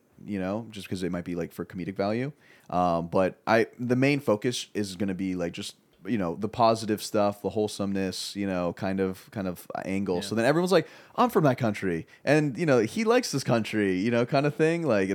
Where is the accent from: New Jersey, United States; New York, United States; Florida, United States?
Florida, United States; I'm from Florida, and like in Florida, at least where I was from, you know, like it was like a no name.